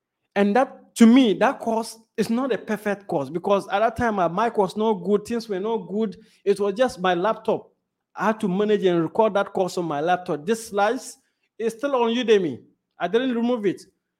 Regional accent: Ghana; because I'm from Ghana, people don't buy courses, so let me not do it.

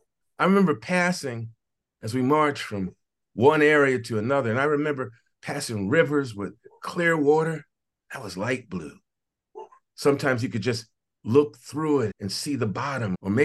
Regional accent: North Carolina, United States; born there; now in New York City, United States; I was born in North Carolina, where my family is from, in a small little town on the southwest coast near the water.

